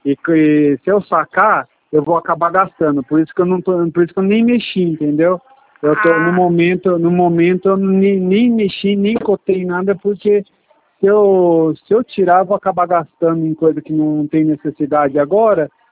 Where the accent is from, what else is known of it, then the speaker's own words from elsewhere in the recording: Atibaia, São Paulo, Brazil; Eu sou de Atibaia.